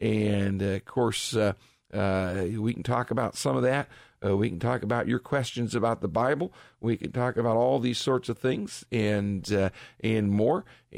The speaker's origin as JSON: {"language": "English", "town": "Richfield", "region": "Ohio", "country": "United States", "tie": "born or raised there", "said": "Being born and raised in Northeastern Ohio, I like the change of seasons."}